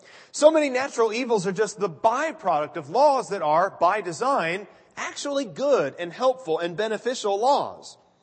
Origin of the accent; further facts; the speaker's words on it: Portland, Oregon, United States; now in Phoenix, United States; See, I grew up in Portland, Oregon, which just rains all the time.